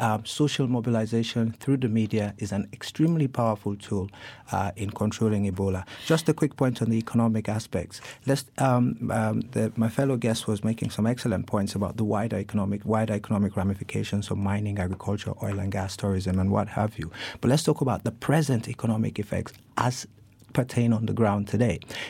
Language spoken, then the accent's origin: English; Kenema, Eastern Province, Sierra Leone; born there; I was born in Kenema, incidentally, one of the epicenters in Sierra Leone, and I was there in July. I live less than a mile away from the isolation unit.